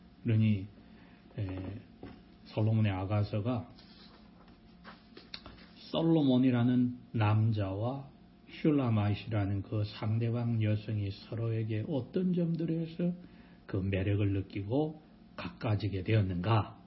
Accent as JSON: {"language": "Korean", "region": "Busan", "country": "South Korea", "tie": "born or raised there", "said": "내가 어릴 때도 안다고. 내가 부산에서 자랐기 때문에 중간에 일본 사람들이 자기들 관사로 만들어 놓고 떠난 데가 있는데"}